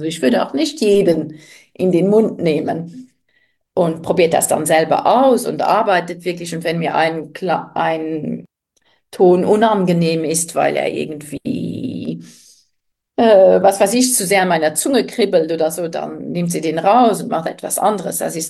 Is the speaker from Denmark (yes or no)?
no; Luxembourg; born there; moved away; Ich bin ja gebürtige Luxemburgerin, lebe zwar schon die Hälfte meines Lebens nicht mehr hier